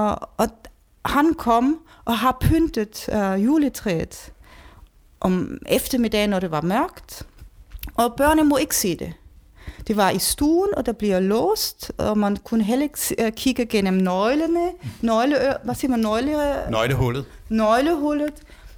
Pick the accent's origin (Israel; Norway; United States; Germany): Germany; Bavaria; jeg kommer nu fra Sydtyskland, så jeg kan kun snakke om den region, Bayern.